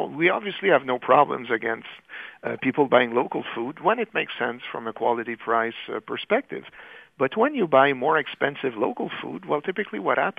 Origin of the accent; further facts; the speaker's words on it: Canada; where I grew up in Canada, trust me, we import labor from other countries to work our fields.